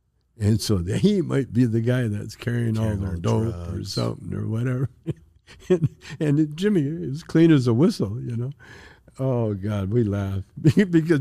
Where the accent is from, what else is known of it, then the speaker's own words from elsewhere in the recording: Canada; I'm Canadian.